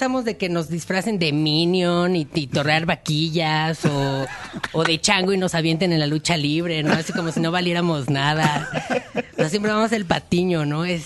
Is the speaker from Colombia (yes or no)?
no; Mexico; no soy de un palumpalandia, ¿no? Soy mexicano. Y sí que soy mexicano